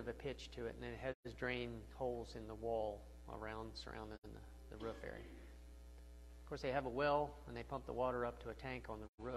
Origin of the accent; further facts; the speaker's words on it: West Virginia, United States; Sorry, I'm not, you can tell I'm from West Virginia.